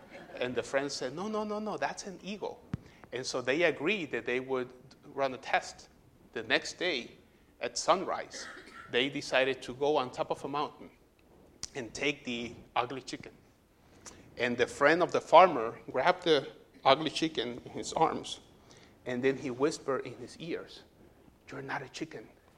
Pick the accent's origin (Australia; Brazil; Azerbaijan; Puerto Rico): Puerto Rico; I'm from Puerto Rico. We love domino.